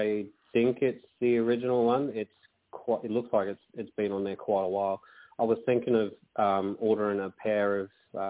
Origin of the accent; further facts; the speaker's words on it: Queensland, Australia; I'm a Queenslander, fucking public holiday.